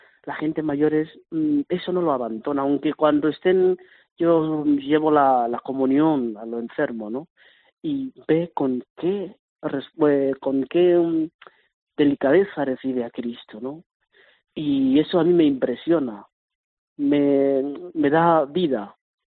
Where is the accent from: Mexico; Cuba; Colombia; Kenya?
Kenya; Spanish is a second language; now in Spain; A un keniano, soy de Kenia, ¿no? Un keniano que tenía que venir de Kenia hasta Santiago de Alcántara, hasta El Sevillo, hasta Carvajo, hasta Herrera de Alcántara